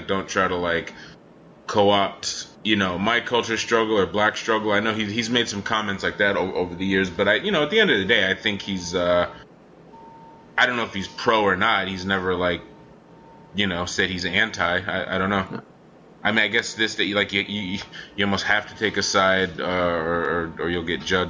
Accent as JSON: {"language": "English", "region": "New England", "country": "United States", "said": "There's not a lot of black people in Martha's Vineyard. I mean, I'm from New England, and you don't even need to be from New England to know that."}